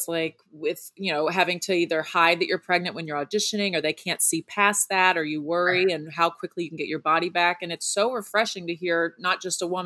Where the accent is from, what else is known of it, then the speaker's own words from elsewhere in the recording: Texas, United States; Girl, I'm from Southeast Texas, so I know that humidity and I know that heat